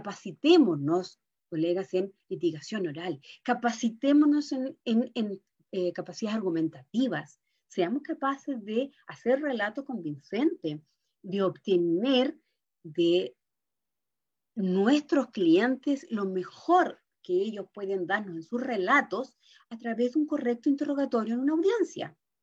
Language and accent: Spanish; Temuco, Araucanía, Chile; Yo soy de Temuco, un pueblo al sur de mi país, a 650 kilómetros de acá de la capital.